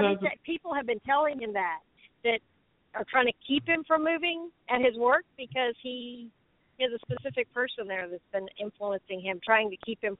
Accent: Florida, United States; I'm from South Florida.

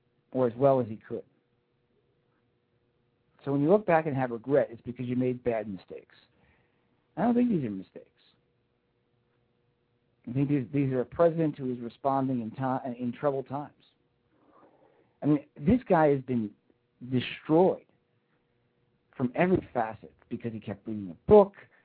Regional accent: Texas, United States; I can play the Texas two-step as well as you can. And I'm from Texas, right?

